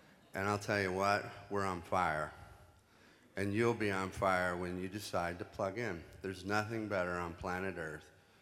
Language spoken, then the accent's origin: English; Jacksonville, Florida, United States; now in Burbank, United States; I'm from Jacksonville, Florida. I also live in Burbank, California.